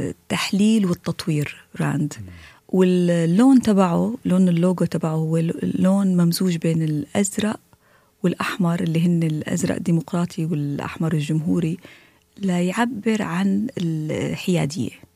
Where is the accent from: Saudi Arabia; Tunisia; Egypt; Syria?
Syria; فأنا رفعت إيدي قلت لهم أنا من سوريا. الكل طلع هيك استغرب انه في حدا سوري موجود لان انا من سوريا